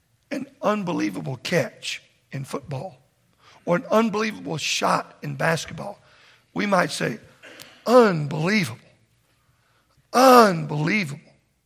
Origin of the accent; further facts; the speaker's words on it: Texas, United States; Well, I want you to know something. I'm from Texas. I've never even seen anything like that.